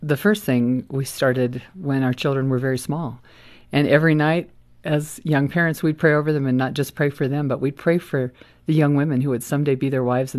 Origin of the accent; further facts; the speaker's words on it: California, United States; we grew up in California.